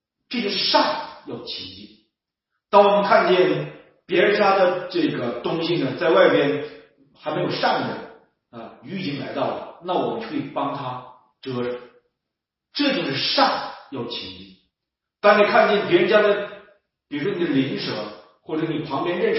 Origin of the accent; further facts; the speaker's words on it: Northeast China, China; accent: Northeastern Mandarin; 如果用我们东北话，用我们东北话来形容这种厌恶的话，就是膈应